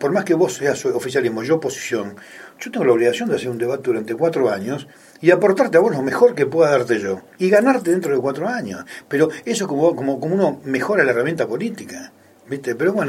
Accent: Argentina; Ahora, ¿qué somos, tontos los argentinos?

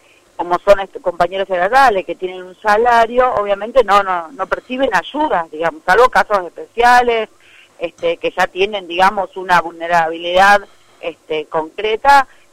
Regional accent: Santa Cruz, Argentina; Yo soy nacida y criada en Santa Cruz

